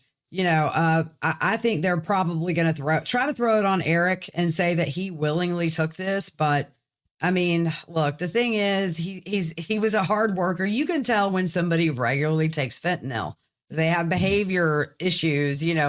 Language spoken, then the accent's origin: English; the South, United States; accent: Southern; my Southern accent would give me away a little bit that I wasn't a local.